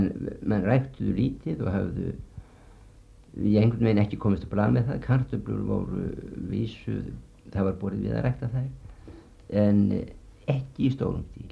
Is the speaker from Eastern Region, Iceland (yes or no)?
no; Western Region, Iceland; þá var á þeim árum sem ég var krakki og alast upp í Borgarfirði, þá var þar mikil fátækt